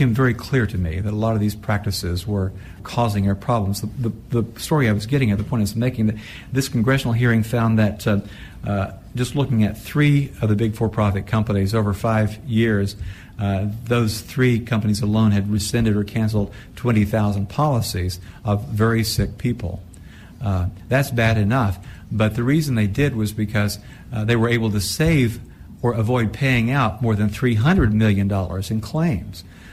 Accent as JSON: {"language": "English", "town": "Mountain City", "region": "Tennessee", "country": "United States", "tie": "born or raised there", "also_born_or_lived": "Banner Elk, North Carolina", "said": "I was born in Banner Elk, North Carolina on July 16, 1951, not because my parents lived there, but because they didn't have access to affordable quality care in the tiny town where they did live, on the other side of the Blue Ridge Mountains, Mountain City, Tennessee."}